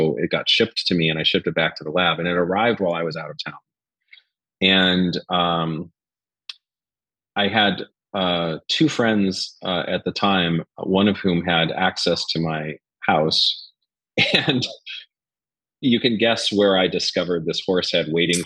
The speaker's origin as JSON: {"language": "English", "town": "Champaign", "region": "Illinois", "country": "United States", "tie": "born or raised there", "said": "in my hometown of Champaign-Urbana, Illinois"}